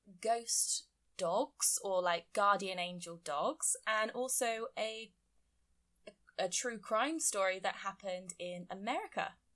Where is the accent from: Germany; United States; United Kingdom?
United Kingdom; England; now in Wales, United Kingdom; I am living in Wales, but I am English.